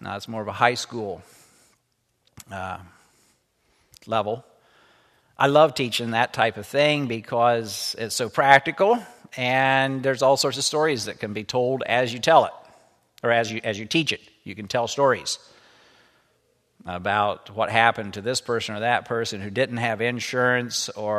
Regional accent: Kentucky, United States; born there; I was born in Kentucky, but moved. We finally moved back to the home community about when I was 3 months old.

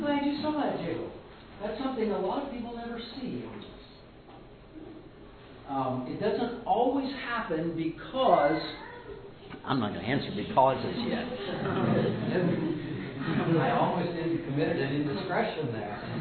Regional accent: Pennsylvania, United States; I'm from Pennsylvania, so it could be.

